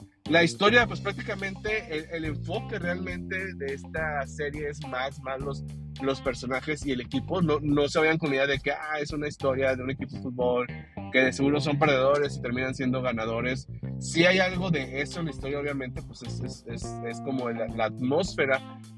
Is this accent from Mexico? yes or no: yes; Mexico; y luego yo como mexicano, pues a lo mejor me es difícil